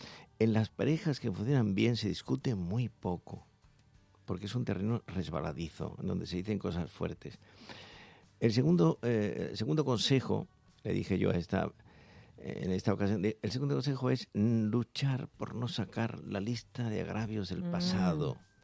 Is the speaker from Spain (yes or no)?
yes; Andalusia, Spain; Yo soy andaluz … somos todos de Andalucía